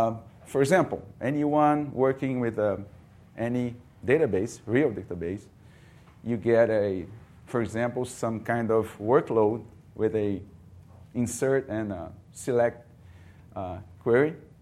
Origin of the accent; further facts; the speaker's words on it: Rio de Janeiro, Brazil; English is a second language; I come from some place, interesting place now, hot place. I come from Brazil, Rio, Catholic University of Rio. So this is in down below, South America.